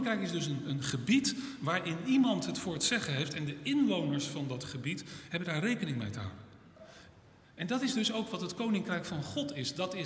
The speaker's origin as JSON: {"language": "Dutch", "country": "Netherlands", "said": "die wetten die Willem-Alexander ondertekent, daar heb ik als Nederlander rekening mee te houden."}